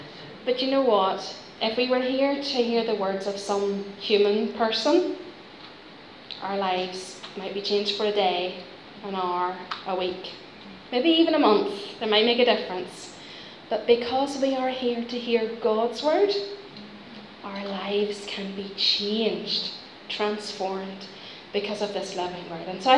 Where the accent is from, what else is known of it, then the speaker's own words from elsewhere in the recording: Northern Ireland, United Kingdom; you can tell that I'm not from around these parts. I'm from, I'm from Ireland. Yeah, it's hard to hide that one, isn't it?